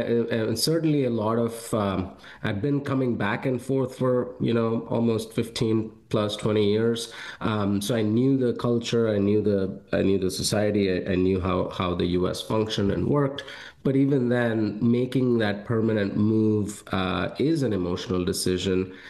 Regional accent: India; Born and raised in India, oldest of two.

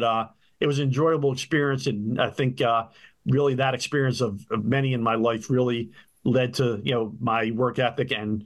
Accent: Broomall, Pennsylvania, United States; also born or lived in Philadelphia; Initially born in the Winfield section of Philadelphia, moved in second grade to Delaware County, Broomall specifically. I'm the oldest of two. I have a younger sister.

